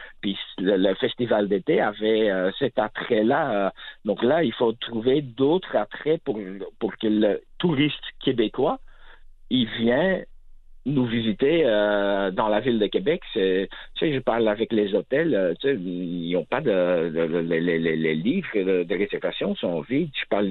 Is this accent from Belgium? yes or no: yes; Belgium; c'est écrit sur mon passeport que je suis belge.